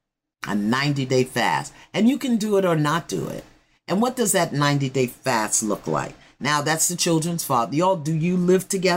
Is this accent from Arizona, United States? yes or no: no; Brooklyn, New York, United States; but that's just me. I'm from Brooklyn.